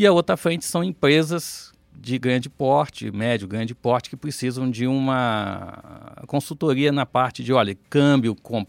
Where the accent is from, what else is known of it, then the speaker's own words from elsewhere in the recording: Minas Gerais, Brazil; accent: mineiro; moved away as an adult; now in São Paulo, Brazil; eu estou aqui há 17 anos em São Paulo, pelo meu sotaque eu sou mineiro, né? Então eu fiquei primeiro 14 anos trabalhando em empresas em Minas